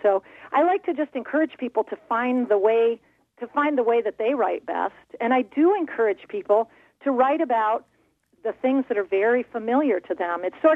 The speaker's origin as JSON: {"language": "English", "town": "Comstock", "region": "Michigan", "country": "United States", "tie": "born or raised there", "said": "Outside Kalamazoo, a little town called Comstock."}